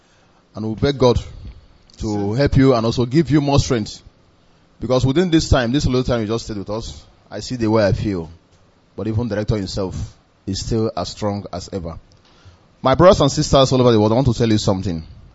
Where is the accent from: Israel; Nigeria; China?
Nigeria; Ohaji Egbema, Imo; I am from Ohaji Ebema, LGA of Biafra Land, Imo State.